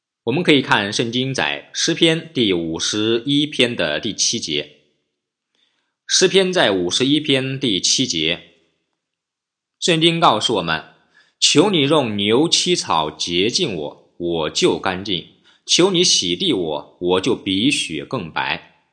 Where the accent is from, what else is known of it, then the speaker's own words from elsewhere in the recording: China; 因为我们中国人流传啊